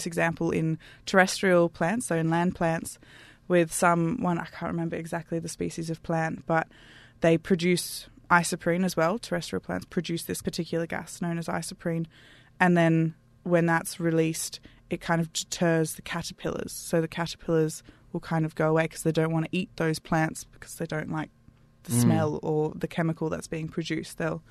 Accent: Canberra, Australian Capital Territory, Australia; I'm from Canberra originally

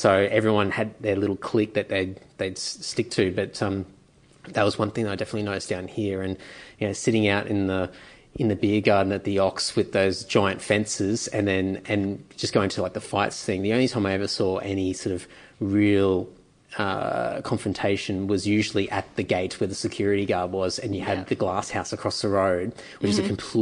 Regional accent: Queensland, Australia; now in Sydney, Australia; I'm originally from Queensland and I moved to Sydney, I don't know, 15 odd years ago or whatever it was.

